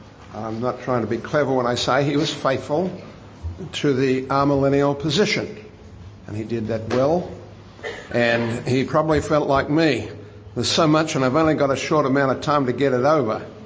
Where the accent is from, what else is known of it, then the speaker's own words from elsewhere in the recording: Australia; now in United States; I'm an Australian, although I live in America, but nevertheless.